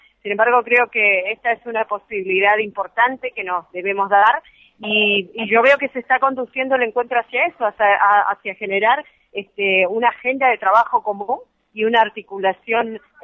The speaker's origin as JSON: {"language": "Spanish", "region": "Patagonia", "country": "Argentina", "said": "el retornar a mi tierra, al sur, a la Puelgulimapu, allí en la Patagonia"}